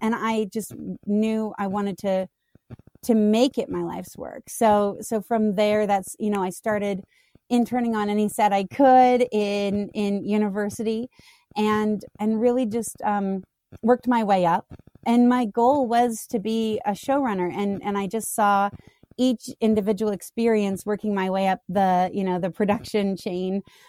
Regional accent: Canada; now in United States; Well, I grew up in Canada, so I have the rare issue of being in the States

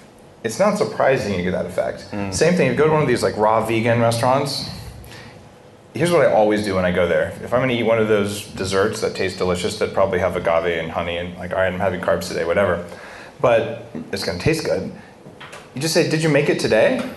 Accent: New Mexico, United States; I grew up in New Mexico. Like they grow right south of the border there.

